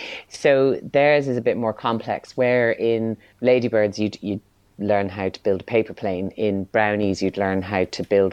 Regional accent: London, United Kingdom; I'm from London originally

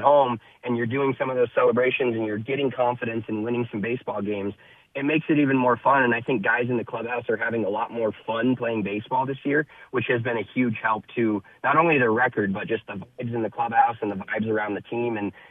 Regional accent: Colorado, United States; So I grew up in Colorado, loved to play baseball.

